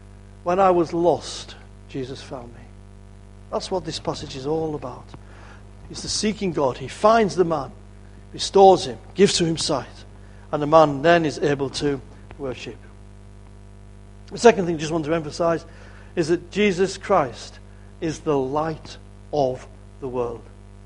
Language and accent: English; Kendal, North West England, United Kingdom; also born or lived in Whitehaven; my parents moved to Kendal in 1952. I was 5 years of age. We came from Whitehaven.